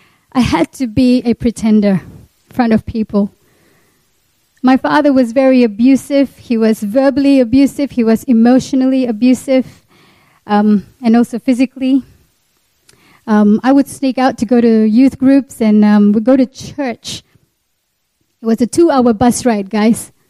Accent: Sabah, Malaysia; I am from Sabah, Malaysia. Who's Sabahans here? Woohoo! Yes. I come from a Muslim family.

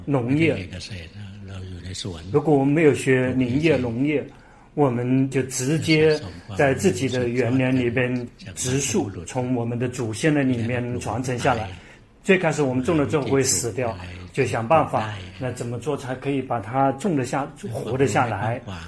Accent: Thailand; Chinese is a second language; 我们泰国人有机会听法明白

